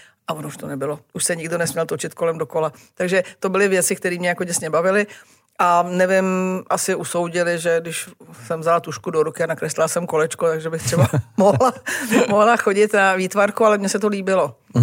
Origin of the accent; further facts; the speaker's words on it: Prague, Czechia; Tak on ten panelák tehdejší stál mezi starou zástavbou, takže okolo byl velký park